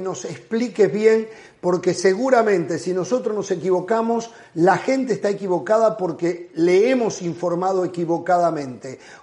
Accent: Uruguay; es como en mi país, en Uruguay

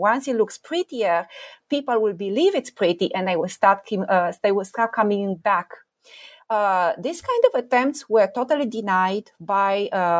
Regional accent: Romania; I grew up in Romania.

